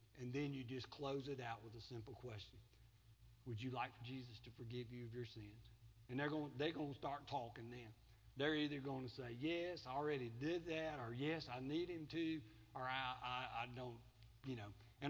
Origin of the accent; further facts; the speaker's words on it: Collins, Mississippi, United States; I was born in Collins, Mississippi, a small town in the southern part of Mississippi. It was a very good place to live. It was a very good place to grow up.